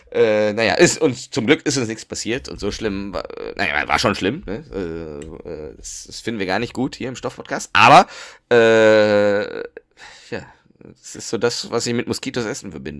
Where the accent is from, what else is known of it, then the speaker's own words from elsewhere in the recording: Düsseldorf, North Rhine-Westphalia, Germany; bin ich in Düsseldorf aufgewachsen.